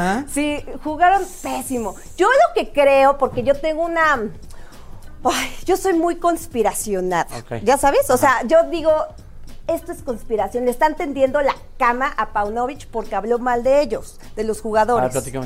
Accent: Puebla, Mexico; Yo soy poblana. Ajá. Soy pipote.

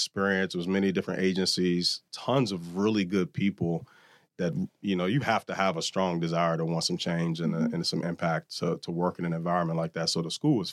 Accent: Lynchburg, Virginia, United States; I grew up in Rivermont. I like to tell people I grew up on both sides of Rivermont. Mm. And if you're not familiar with Lynchburg, Rivermont Avenue is an area in Lynchburg, Virginia.

